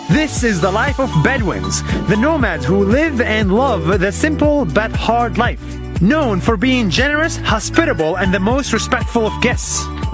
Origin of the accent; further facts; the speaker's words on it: Israel; I grew up in Israel, right next to Palestine, and I'm jet lagged.